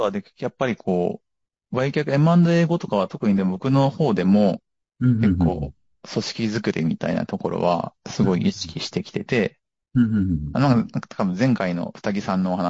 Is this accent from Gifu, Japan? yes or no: yes; Gifu, Japan; まあ、うち、多分地元が岐阜なんですけど、多分岐阜で